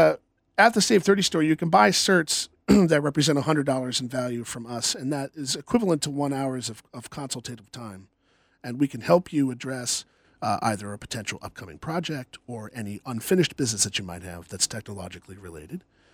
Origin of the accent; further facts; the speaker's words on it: Turners Falls, Massachusetts, United States; I grew up in Turner's, and when I was a kid, we didn't have all these kind of events